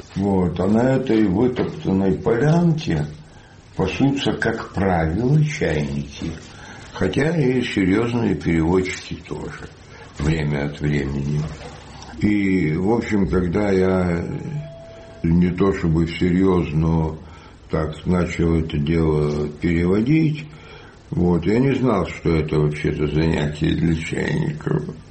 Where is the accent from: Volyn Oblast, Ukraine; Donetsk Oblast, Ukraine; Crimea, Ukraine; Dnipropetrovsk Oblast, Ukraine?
Dnipropetrovsk Oblast, Ukraine; Dnipro